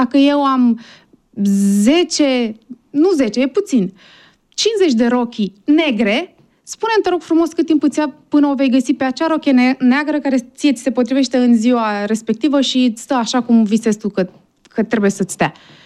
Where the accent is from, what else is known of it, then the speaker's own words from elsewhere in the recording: Romania; un sondaj național cu privire la obișnuințele noastre de organizare ca români